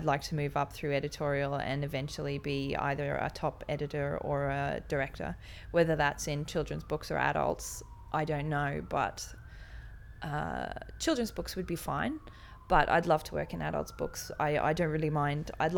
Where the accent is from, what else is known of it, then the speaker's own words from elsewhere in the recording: Queensland, Australia; moved away as an adult; also born or lived in Ireland; now in United Kingdom; I'm 27 and I'm from Queensland in Australia.